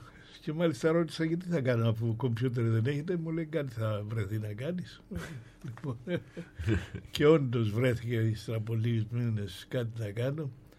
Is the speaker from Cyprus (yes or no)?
yes; Nicosia, Nicosia District, Cyprus; moved away as an adult; also born or lived in Athens / London; γέννηθηκα στην Κύπρο, στη Λευκοσία. Τα πρώτα μου χρόνια τα πέρασα εκεί πέρα. Το 19 ήρθα στην Αθήνα για σπουδές στο Πολυτεχνείο